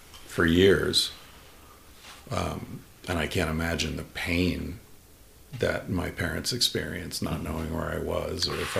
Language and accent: English; Ireland; I just got used to it in Spain, you know. And I'm Irish, so I think there's a proclivity to...